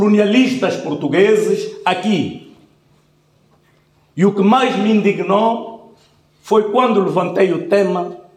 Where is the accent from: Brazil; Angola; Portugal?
Angola; Como angolano, como militar